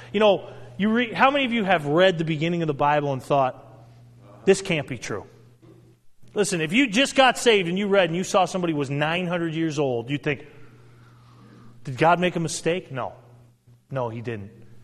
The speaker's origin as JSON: {"language": "English", "region": "New England", "country": "United States", "said": "I come from New England. That's why I don't want to hear anything about the Red Sox today."}